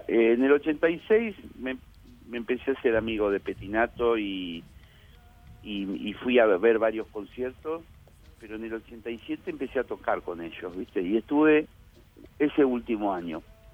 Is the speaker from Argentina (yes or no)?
yes; Argentina; Como argentino, sobre todo los segundos tiempos.